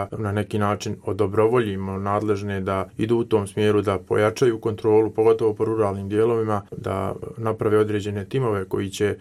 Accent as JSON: {"language": "Bosnian", "town": "Visoko", "region": "Federation of Bosnia and Herzegovina", "country": "Bosnia & Herzegovina", "tie": "born there", "also_born_or_lived": "Brčko", "said": "Ja sam rođen u Visokom, ja uopšte nemam neki osjećaj prema ravničarskim rijekama"}